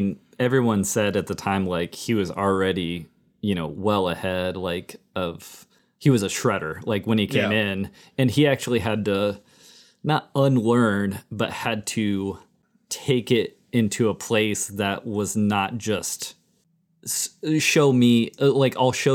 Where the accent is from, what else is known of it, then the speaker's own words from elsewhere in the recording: Louisville, Kentucky, United States; Like, obviously we know them, we're from Louisville.